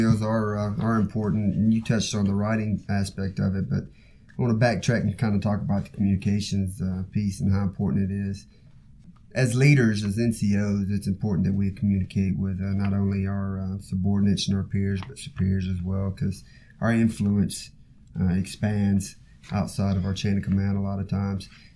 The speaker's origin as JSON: {"language": "English", "region": "Tennessee", "country": "United States", "accent": "Southern drawl", "said": "I'm from Tennessee originally, and I had a southern draw, and as you probably can tell, it's pretty thick."}